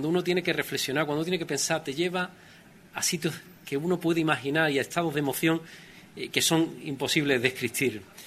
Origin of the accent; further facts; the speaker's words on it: Andalusia, Spain; Como presidente de todos los andaluces y como andaluz, y desde la humildad de quien solo es un muy simple aficionado al flamenco